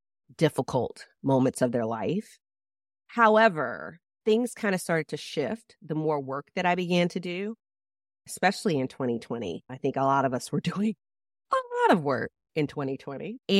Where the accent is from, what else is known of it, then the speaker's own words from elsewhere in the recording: the South, United States; I grew up in the South, so I'm on the opposite coast.